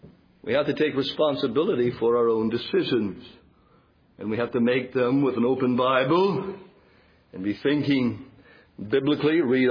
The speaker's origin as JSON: {"language": "English", "country": "Canada", "lives_now": "United States", "said": "I remember the first time I came from Canada to America"}